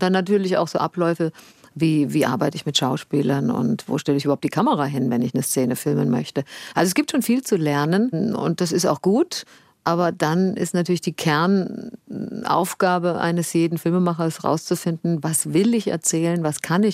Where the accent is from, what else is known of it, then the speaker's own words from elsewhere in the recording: Bad Nauheim, Hesse, Germany; meine Kindheit war behütet in der Überschaubarkeit so einer Provinzstadt. Und ich fand das wirklich schön in Bad Nauheim. Es ist ja auch ein schönes Städtchen.